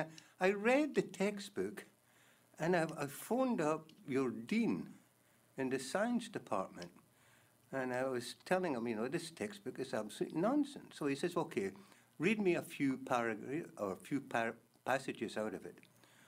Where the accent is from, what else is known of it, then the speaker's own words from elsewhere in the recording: Glasgow, Scotland, United Kingdom; I came from Glasgow. And I think perhaps Glasgow has quite a different culture from the rest of Scotland.